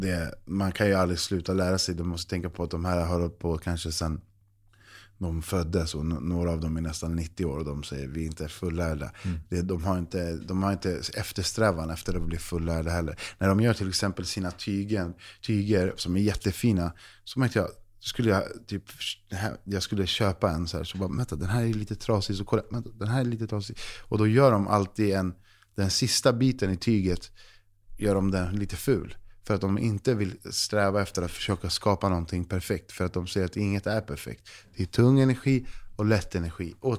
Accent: Chile; sen jag kommer från Chile

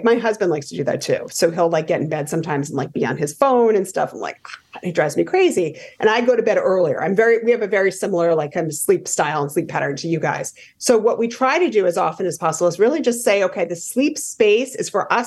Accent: Rhode Island, United States; To the point where I grew up in Rhode Island.

